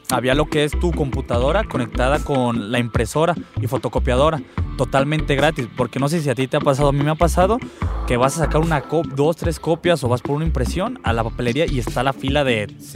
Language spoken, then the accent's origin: Spanish; Ahualulco de Mercado, Jalisco, Mexico; yo no soy de aquí, yo soy de Agualulco, se llama Agualulco de Mercado, Jalisco.